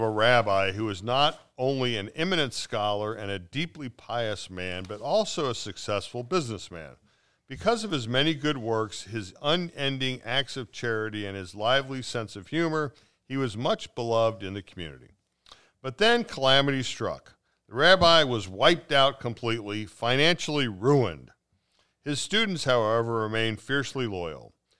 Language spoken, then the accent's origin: English; Cincinnati, Ohio, United States; I grew up in North Avondale. We lived at 1019 Lenox Place.